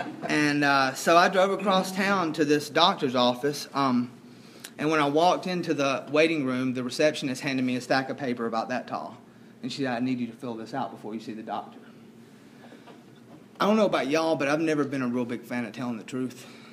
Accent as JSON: {"language": "English", "town": "Gadsden", "region": "Alabama", "country": "United States", "tie": "born or raised there", "said": "There was a little AA group in my hometown in Gadsden, Alabama."}